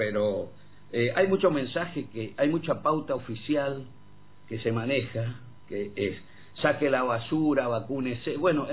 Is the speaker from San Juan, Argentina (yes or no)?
yes; San Juan, Argentina; soy un sanjuanino extramuros, entonces es estar informado, cosas que me cuentan y cada tanto ir por allí y palpar.